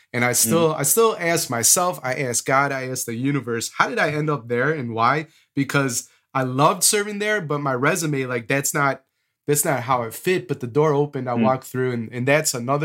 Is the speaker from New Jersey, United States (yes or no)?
no; Palatine, Illinois, United States; I come from Palatine, Illinois, which is a northwest suburb of Chicago. And my parents participated in white flight.